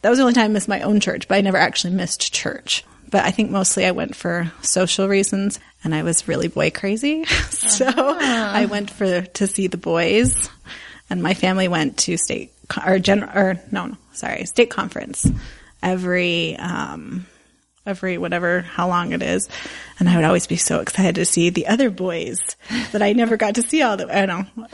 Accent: Salt Lake City, Utah, United States; But yeah, so I grew up in Salt Lake in the Sugar House area.

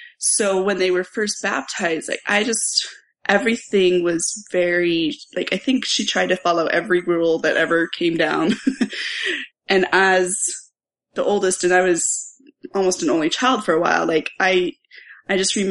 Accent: Reno, Nevada, United States; also born or lived in Wisconsin; We grew up in Reno, Nevada. I was actually born in Wisconsin. My parents lived in the Midwest when I was little, but they moved out here when I was really young.

